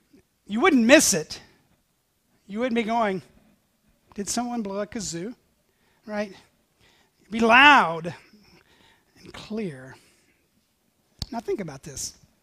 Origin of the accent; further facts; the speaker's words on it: Tennessee, United States; Now, I'm from East Tennessee, and I remember being a brand new believer, and I worked with some Pentecostals